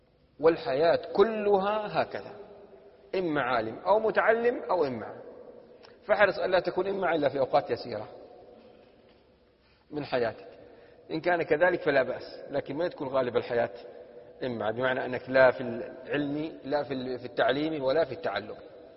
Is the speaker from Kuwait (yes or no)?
no; Saudi Arabia; مثل في لهجة العامة عندنا في السعودية يقولون: مع الخيل يا شقرة،